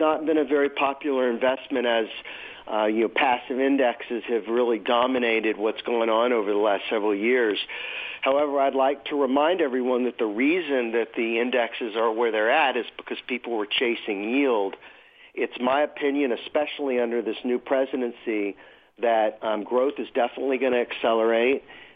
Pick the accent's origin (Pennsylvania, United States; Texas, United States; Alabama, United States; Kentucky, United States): Texas, United States; Fort Worth; I'm from Fort Worth, Texas